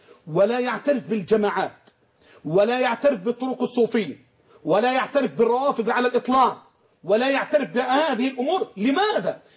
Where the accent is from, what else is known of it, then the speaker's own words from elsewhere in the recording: Egypt; احنا عندنا في مصر